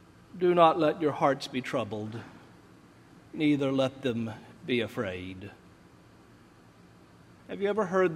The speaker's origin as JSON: {"language": "English", "town": "Charlotte", "region": "North Carolina", "country": "United States", "said": "Now, you have to remember, I'm from Charlotte, which at one point was the home of PTL Ministries"}